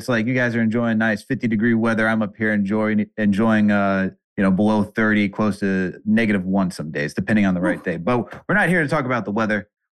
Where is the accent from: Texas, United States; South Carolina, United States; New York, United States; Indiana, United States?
New York, United States; now in Boston, United States; Right now, even though I'm from New York, I live in Boston, so it's a double-edged sword.